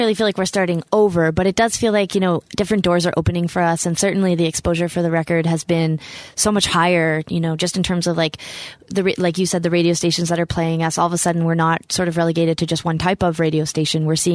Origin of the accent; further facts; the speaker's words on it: Alberta, Canada; growing up in Alberta, I mean, the punk music scene and the rock music scene was big